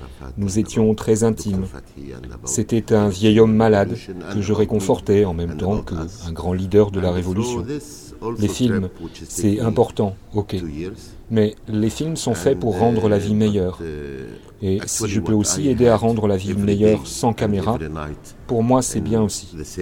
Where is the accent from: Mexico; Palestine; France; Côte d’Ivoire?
Palestine; Gaza, Gaza Strip; j'étais à Gaza. Je suis de Gaza. Et je ne pouvais pas en sortir.